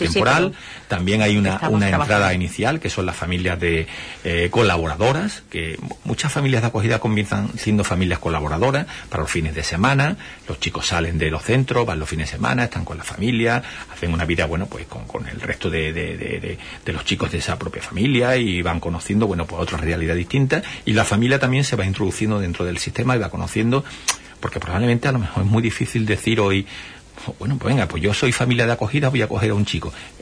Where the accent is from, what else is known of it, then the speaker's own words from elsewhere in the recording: Huelva, Andalusia, Spain; Yo también soy de Huelva y lo tengo que decir así, y además que lo siento así, ¿no?